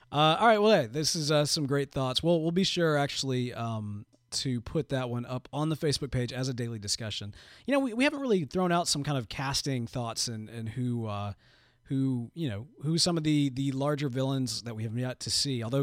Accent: Scotland, United Kingdom; Personally, as a Scot

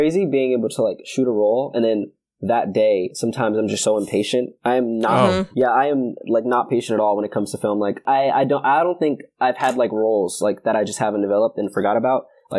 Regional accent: Brooklyn, New York, United States; now in Connecticut, United States; So mostly since I live in Connecticut, I'm from Brooklyn

